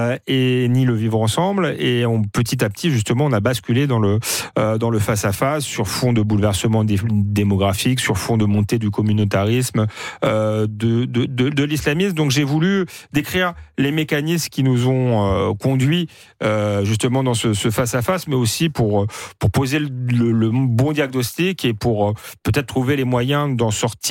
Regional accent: Épinay-sur-Seine, Île-de-France, France; also born or lived in Saint-Denis; J'ai grandi à Épinay-sur-Seine et à Saint-Denis, et j'ai vu le paysage se transformer.

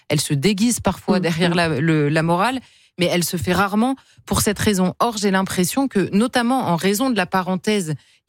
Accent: France; Enfin, je suis française.

